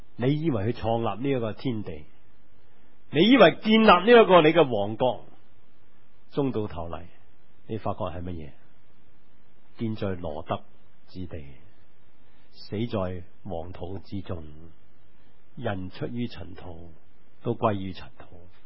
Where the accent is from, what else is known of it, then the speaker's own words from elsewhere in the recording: Hong Kong; 或许是带来我们香港人的祝福